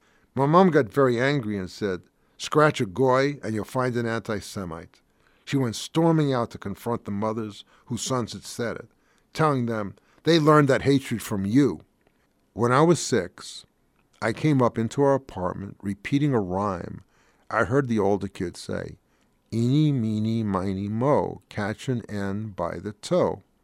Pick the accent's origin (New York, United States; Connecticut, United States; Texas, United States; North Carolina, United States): New York, United States; Brooklyn; born there; I was born in Brooklyn, New York, in 1942.